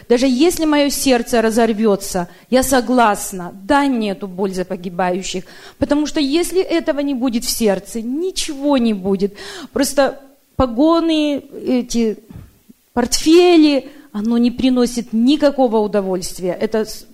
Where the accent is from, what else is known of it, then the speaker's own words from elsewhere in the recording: Federal Way, Washington, United States; я из Федерал Вэя